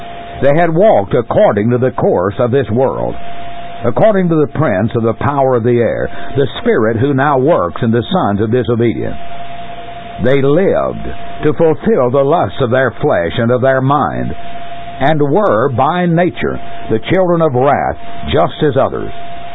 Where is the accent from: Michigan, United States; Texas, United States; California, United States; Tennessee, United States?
Tennessee, United States; Portland; As I grew up in the Corinth Church of Christ at Portland, Tennessee